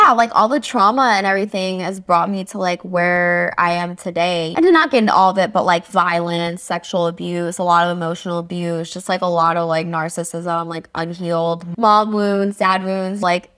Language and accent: English; Arizona, United States; also born or lived in Wisconsin; So I was born in Wisconsin and I lived in Arizona most of my life. And I was like very like Midwest girl, eating McDonald's and just doing whatever.